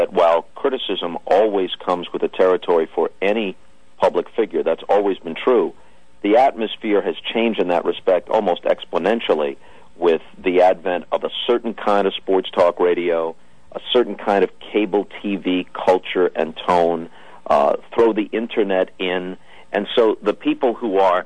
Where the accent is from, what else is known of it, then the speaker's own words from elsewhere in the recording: New York, United States; Well, it's a good question, because that was a perfect place for a kid who was interested in bro